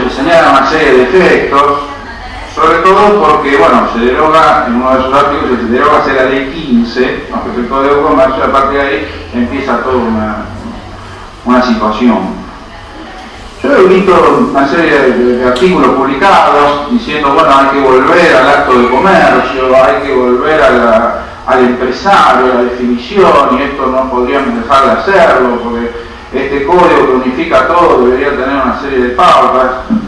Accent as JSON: {"language": "Spanish", "town": "Mar del Plata", "region": "Buenos Aires Province", "country": "Argentina", "said": "Vengo de Mar del Plata, como se habrán dado cuenta."}